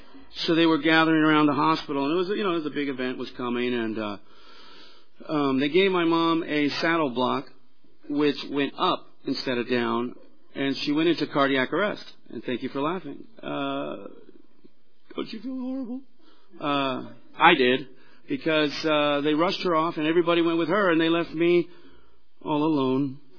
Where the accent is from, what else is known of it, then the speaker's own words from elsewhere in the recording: Hollywood, California, United States; born there; I was born on Sunset Boulevard in Hollywood, California, in 1966